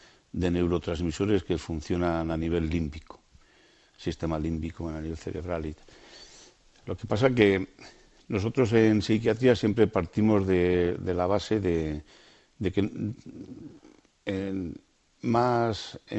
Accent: Beire, Navarre, Spain; Beire, sí.

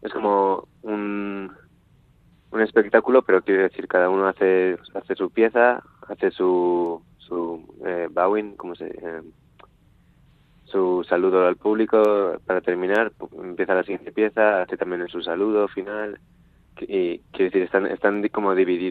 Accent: San Sebastián, Basque Country, Spain; born there; mi madre es de Donosti, yo nací en San Sebastián también, y mi padre es japonés. Entonces tengo como una mezcla ahí de genética.

